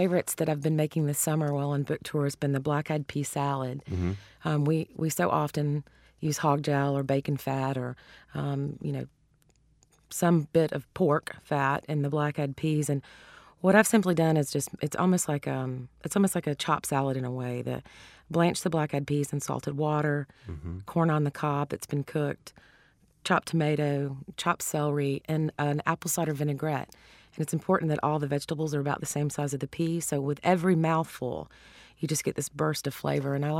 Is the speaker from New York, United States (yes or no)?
no; Georgia, United States; accent: Southern; also born or lived in Louisiana; Well, you can tell from my accent, of course, that I'm Southern and yes. grew up in Georgia and in Louisiana.